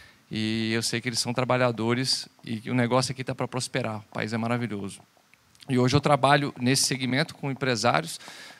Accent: Brasília, Federal District, Brazil; now in Braga, Portugal; Sou natural de Brasília, capital do Brasil. Moro hoje em Braga

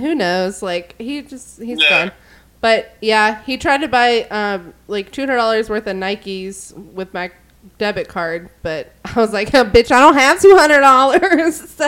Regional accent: Jackson, Mississippi, United States; I'm from Jackson, Mississippi, which is also very murdery, so.

